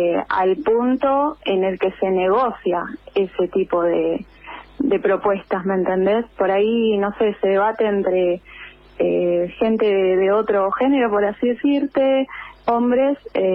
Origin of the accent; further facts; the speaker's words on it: Buenos Aires, Argentina; now in La Plata, Argentina; Yo soy de Capital en realidad, pero hace un montón de años que ya estoy viviendo acá en La Plata